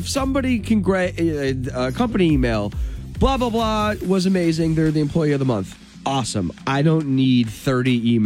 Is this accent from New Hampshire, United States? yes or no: yes; Portsmouth, New Hampshire, United States; I am from Portsmouth and I cannot beat Kayla.